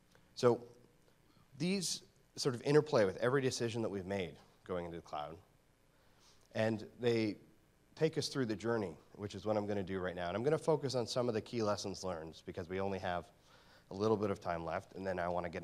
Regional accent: Canada; because, well, I'm Canadian, and that matters too.

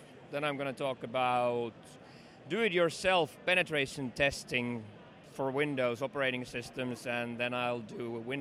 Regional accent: Finland; English is a second language; I'm from Finland

